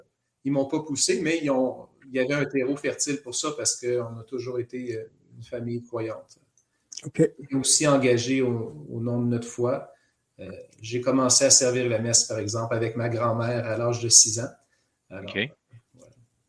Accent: Quebec, Canada; J'ai grandi en Estrie aussi. Donc, je suis toujours en Estrie.

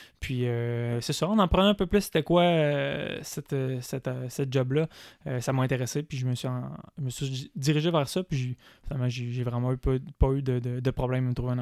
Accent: East Broughton, Quebec, Canada; Moi, je viens de East Broughton.

